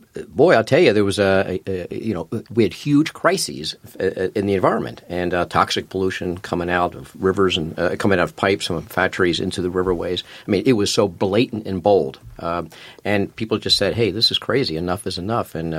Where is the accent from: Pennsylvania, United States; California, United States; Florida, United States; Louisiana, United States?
Pennsylvania, United States; Philadelphia; I was a freshman in college, and I grew up in Philadelphia.